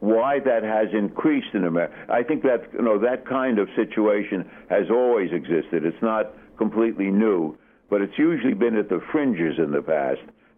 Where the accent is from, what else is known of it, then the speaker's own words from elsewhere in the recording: United States; I'm an American psychiatrist talking to you on a telephone now